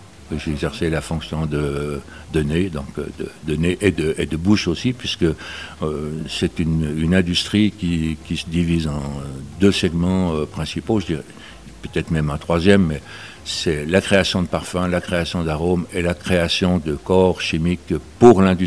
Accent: Yverdon, Vaud, Switzerland; born there; Je suis né moi-même à Yverdon, mais j'ai travaillé à Genève donc pour des raisons professionnelles. Mais mon grand-père était de Sainte-Croix, ma grand-mère était de la Côte-aux-Fées.

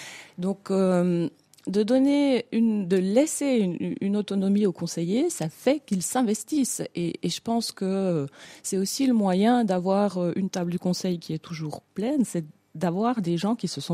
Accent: Montsevelier, Jura, Switzerland; même si j'ai grandi à Montsevelier, si j'y ai fait toutes mes classes, aujourd'hui, je pense que j'appartiens bien plus à Mervelier qu'à Montsevelier.

